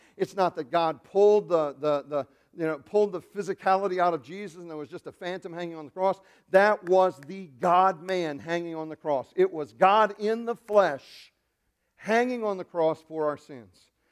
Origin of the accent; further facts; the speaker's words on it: England, United Kingdom; I put a dash in between because I'm an English guy and that just didn't look right.